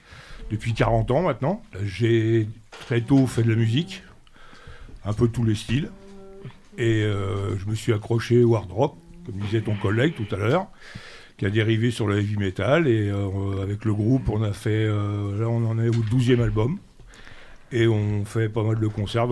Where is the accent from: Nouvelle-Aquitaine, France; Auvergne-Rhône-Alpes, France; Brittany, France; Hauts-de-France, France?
Hauts-de-France, France; Nanteuil-le-Haudouin; Oui, je suis de Nanteuil-le-Haudouin, donc c'est pas loin.